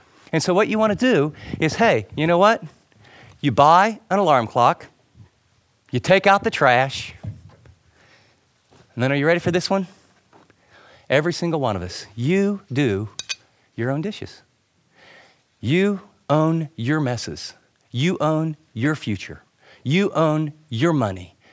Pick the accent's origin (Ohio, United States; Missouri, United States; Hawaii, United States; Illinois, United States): Ohio, United States; born there; And I love Ohio. I was born in Ohio, but this gas station wasn't very nice.